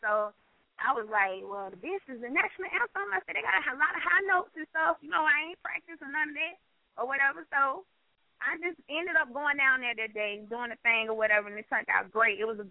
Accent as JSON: {"language": "English", "region": "Alabama", "country": "United States", "said": "And we had a Macon County Day because I'm from Macon County, Alabama."}